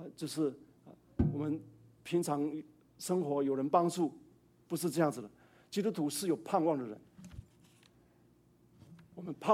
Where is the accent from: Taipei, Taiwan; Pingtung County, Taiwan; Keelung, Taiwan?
Pingtung County, Taiwan; Donggang; 我小时候出生的时候，家乡遇到出生第八天啊，第五天，我们家乡那个堤网溃决了啊，我们在台湾南部乡下，叫东港西，溃决。